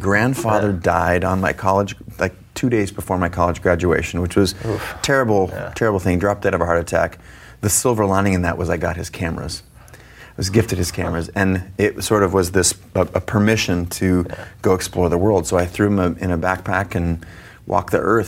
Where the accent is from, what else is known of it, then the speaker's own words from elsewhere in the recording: Seattle, Washington, United States; I grew up in Seattle.